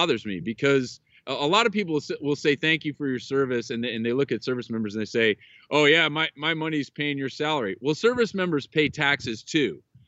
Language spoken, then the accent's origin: English; California, United States; more than most as a Californian